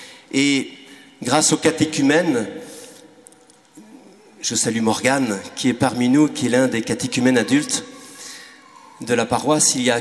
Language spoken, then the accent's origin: French; Les Herbiers, Pays de la Loire, France; je suis né à Chavagne-en-Payet, scolarisé aux Herbiers.